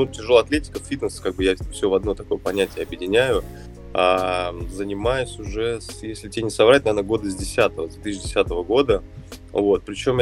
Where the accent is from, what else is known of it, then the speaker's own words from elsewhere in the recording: Moscow, Russia; мне 26 лет, я из Москвы.